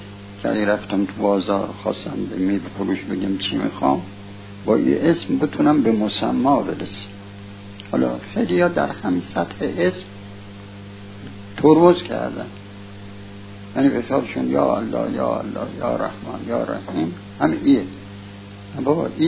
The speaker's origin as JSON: {"language": "Persian", "country": "Iran", "said": "ما این اسماء هیچ کدومش فارسی نیست، ما ایرانی هستیم"}